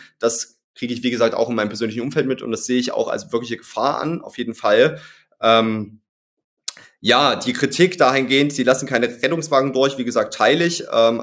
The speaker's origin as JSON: {"language": "German", "region": "East Germany", "country": "Germany", "said": "Ja, also ich komme aus Ostdeutschland. Ja, meine Eltern sind damals in der DDR genau dafür auf die Straße gegangen"}